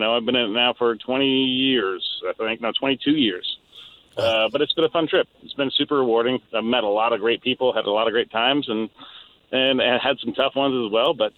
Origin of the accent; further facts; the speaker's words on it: Seattle, Washington, United States; So, me being from Seattle and I grew up on Capitol Hill and I've been around Seattle, my entire life, I have a good understanding of it.